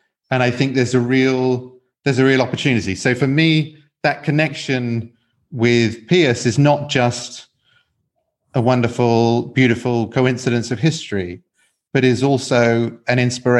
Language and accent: English; England, United Kingdom; Now, you can hear from my accent that I'm English.